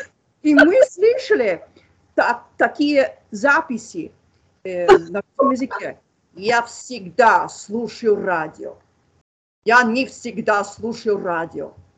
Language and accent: Russian; New Jersey, United States; Russian is a second language; now in North Carolina, United States; Я американка. Я сейчас живу в Северной Каролине, но я родом из Нью-Джерси. Я очень давно изучаю русский язык.